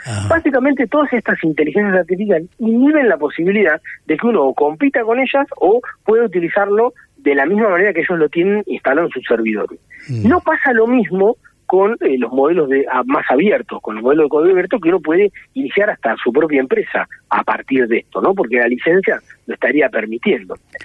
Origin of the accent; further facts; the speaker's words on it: Argentina; Y es claro que nosotros, digo, como Argentina, como región, como América Latina, podríamos aprovecharnos de esa situación.